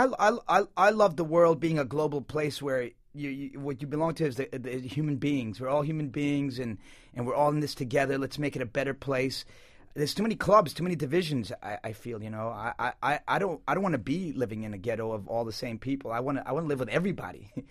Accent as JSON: {"language": "English", "town": "New York City", "region": "New York", "country": "United States", "tie": "born or raised there", "said": "I grew up in New York City, Jackson Heights. It was, at the time, the most densely ethnically varied neighborhood in the world."}